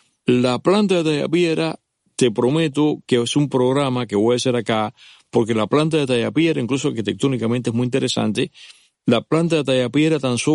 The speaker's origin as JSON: {"language": "Spanish", "country": "Cuba", "moved": "yes", "said": "yo me fui de Cuba hace más de 30 años"}